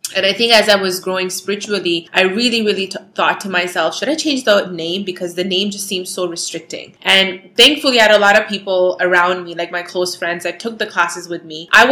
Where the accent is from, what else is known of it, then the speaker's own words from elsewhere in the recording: Toronto, Ontario, Canada; I am a girl from Toronto who is 29 years old